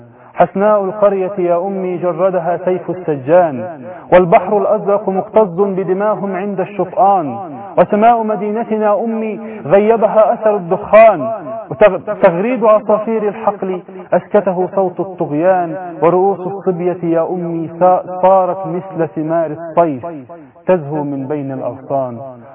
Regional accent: Mutubas, Kafr El Sheikh Governorate, Egypt; انا من كفر الشيخ اصلا، من بلد اسمها مطوبس

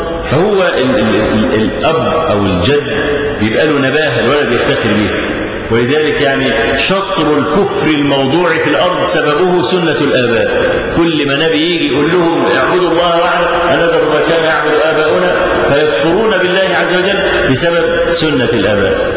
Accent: Egypt

